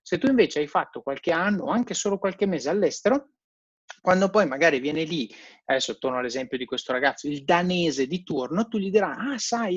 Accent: Verona, Veneto, Italy; quando vado a Verona dicono che ho l'accento non veronese, quando sono fuori Verona mi dicono che sembro veneto ma non capiscono dove

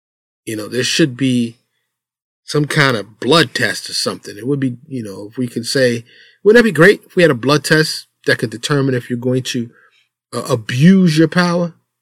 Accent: New York City, New York, United States; Growing up in Harlem, in the Bronx, you know, in the South Bronx, you know, if I didn't have that discipline and structure, no telling where I would be.

